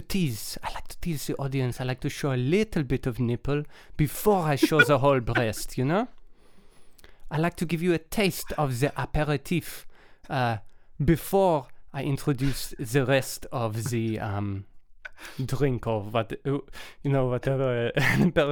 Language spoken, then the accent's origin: English; Ulster, Ireland; I'm from Donegal.